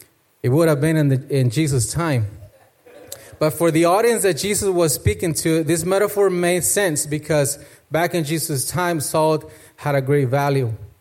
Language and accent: English; Mexico; I was born in Mexico and I spent most of my childhood with my grandparents, so they had a ranch